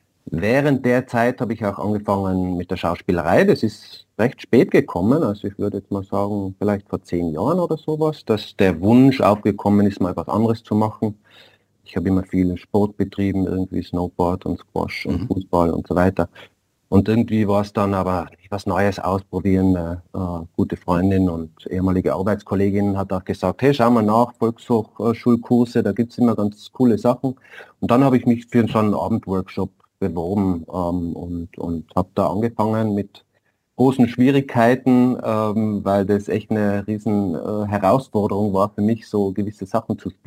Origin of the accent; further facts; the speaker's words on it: Innsbruck, Tyrol, Austria; accent: Tyrolean; also born or lived in Gummersbach; geboren allerdings in Gummersbach in der Nähe von Köln, also in Deutschland, und aber auch gewachsen in Innsbruck und deswegen auch mein Dialekt, ein österreichischer, ein Tiroler, aus Innsbruck komme ich.